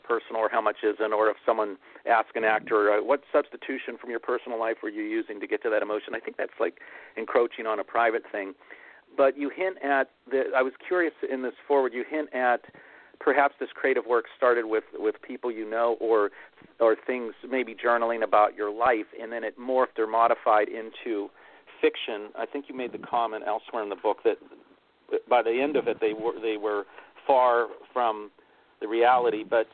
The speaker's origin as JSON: {"language": "English", "town": "Pittsburgh", "region": "Pennsylvania", "country": "United States", "tie": "born or raised there", "said": "I grew up in Pittsburgh, about a 90-minute drive from there."}